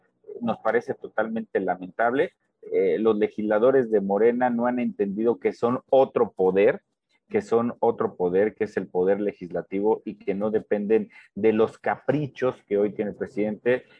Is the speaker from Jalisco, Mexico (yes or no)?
no; Guanajuato, Mexico; Somos los guanajuatenses quienes tenemos que revelarnos a estas decisiones políticas